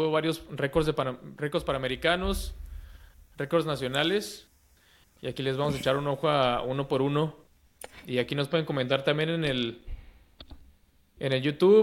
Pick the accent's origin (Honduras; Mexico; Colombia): Mexico; pues no nomás somos mexicanos